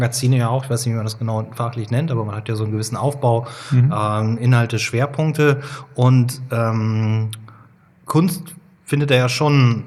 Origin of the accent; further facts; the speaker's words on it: Cologne, North Rhine-Westphalia, Germany; born there; Ich bin ja nun mal gebürtiger Kölner